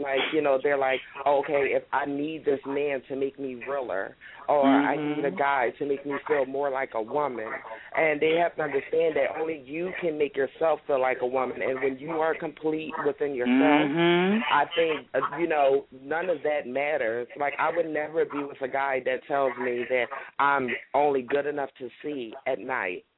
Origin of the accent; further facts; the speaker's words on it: Philadelphia, Pennsylvania, United States; I'm from Philadelphia.